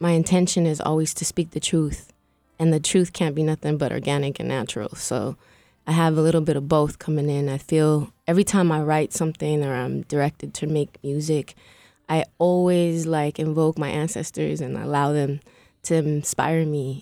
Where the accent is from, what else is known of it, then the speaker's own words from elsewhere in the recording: Mexico; I was raised in the Mexico part of my life. I've always been really connected to nature and trees. I grew up around a lot of that.